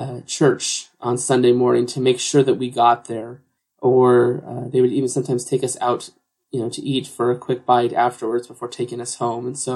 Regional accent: Marysville, Washington, United States; congregation in Marysville, Washington. And just throughout my life growing up

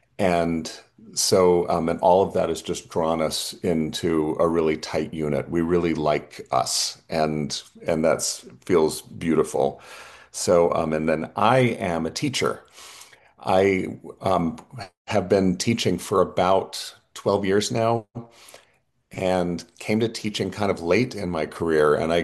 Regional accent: Utah, United States; born there; I was born in the Salt Lake area to a what I think of as a devout Latter-day Saint family

